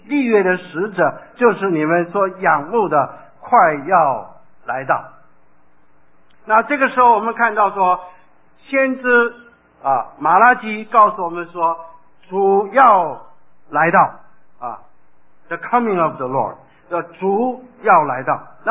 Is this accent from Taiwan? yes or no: no; South Korea; 我就想到我小的时候在韩国的时候，这个韩国的妇女啊